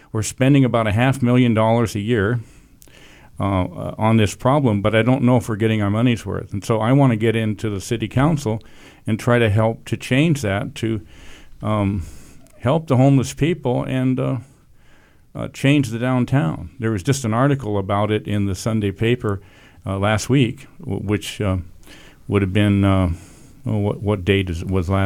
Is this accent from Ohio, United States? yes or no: yes; Cleveland, Ohio, United States; born there; I'm the fourth generation of our family that's lived and worked here, even though I was born in Cleveland, Ohio, but because my dad left to get married and go to Yale and so forth.